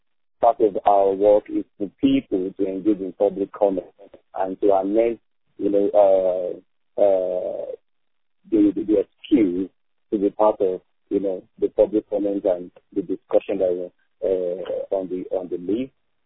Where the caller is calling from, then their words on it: Lagos, Nigeria; calling from Lagos, Nigeria.